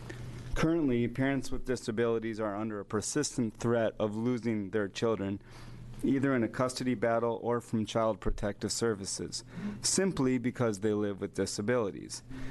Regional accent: Eugene, Oregon, United States; from Eugene, Oregon, and I'm a member of the leadership of Oregon ADAPT.

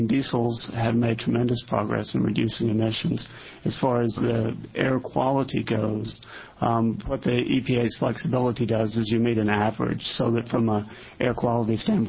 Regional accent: Sacramento, California, United States; I'm from Sacramento

